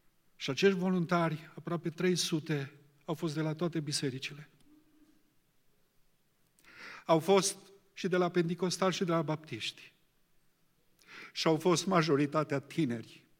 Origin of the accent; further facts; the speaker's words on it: Romania; Ca noi, ca români, ne-am dus acolo